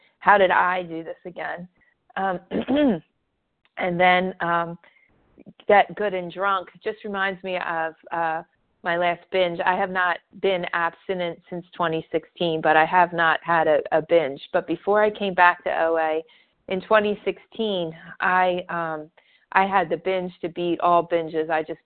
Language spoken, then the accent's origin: English; New Jersey, United States; I'm from New Jersey, and I'm a grateful recovering compulsive overeater.